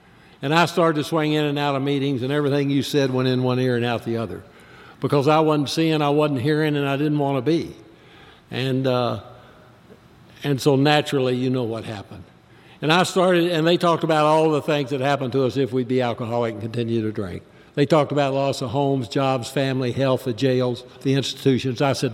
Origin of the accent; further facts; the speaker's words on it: Lexington, Kentucky, United States; found myself pulling a trailer with my possessions in it through the mountains of Tennessee back to my hometown of Lexington, Kentucky.